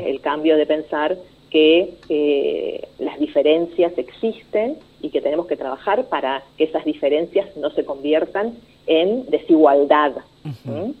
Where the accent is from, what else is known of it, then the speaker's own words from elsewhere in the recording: Argentina; ese racismo estructural que tenemos como argentinos